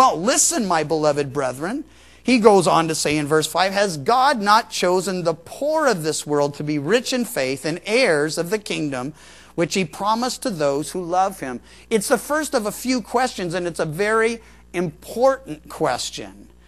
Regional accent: Midwest, United States; also born or lived in Georgia / Missouri; now in California, United States; when I was a kid, I lived in the Midwest and I was born in Georgia

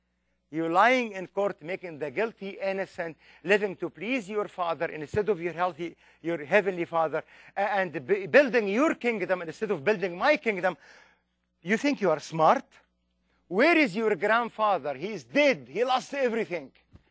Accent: Egypt; I was born and raised in Egypt

